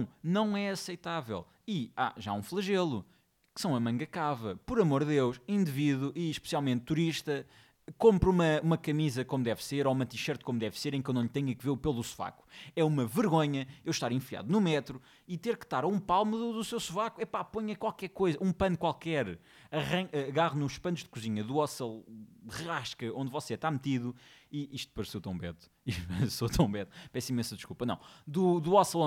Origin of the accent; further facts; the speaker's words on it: Covilhã, Centro, Portugal; Eu venho da Covilhã. Na Covilhã, a hora de ponta envolve três carros, pá.